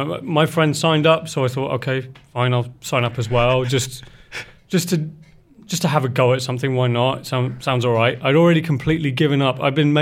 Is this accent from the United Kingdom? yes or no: yes; England, United Kingdom; So I'm English, so I don't have a particularly happy face